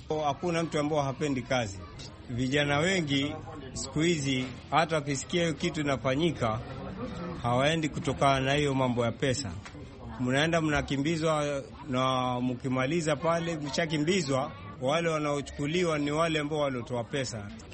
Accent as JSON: {"language": "Swahili", "town": "Kalabash", "country": "Kenya", "said": "na natoka eneo la Kalabash."}